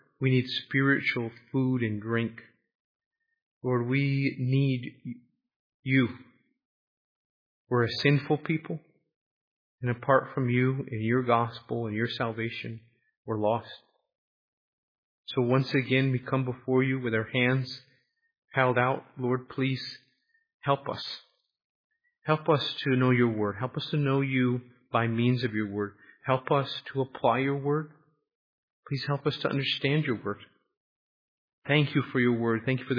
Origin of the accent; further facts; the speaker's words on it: Florida, United States; now in New York, United States; I grew up in Florida, and Florida doesn't have many good places to look out. It's flat all over the place. But here in New York, there's lots of good lookouts.